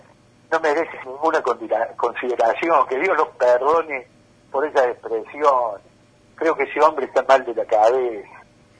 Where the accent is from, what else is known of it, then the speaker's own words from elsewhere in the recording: Córdoba, Argentina; a mí, como cordobés, me llena de que el presidente haya tomado esa decisión